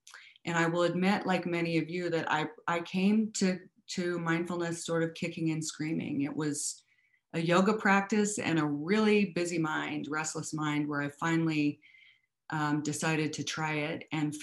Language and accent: English; the West, United States; I want to start by talking a little bit about being a Westerner and growing up in the West.